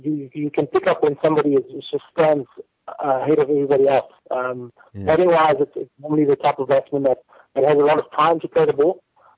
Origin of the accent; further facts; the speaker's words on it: Pretoria, Gauteng, South Africa; I'm actually from Pretoria